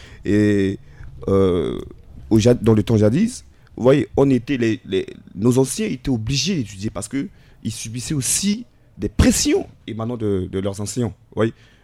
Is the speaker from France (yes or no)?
no; Central African Republic; en tant que jeune, en tant que centrafricain